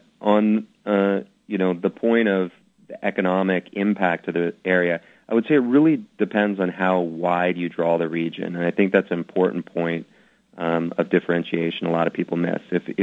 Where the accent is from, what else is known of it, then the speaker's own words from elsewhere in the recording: Seattle, Washington, United States; I'm from here, and you know, it's a great opportunity to do something for my hometown.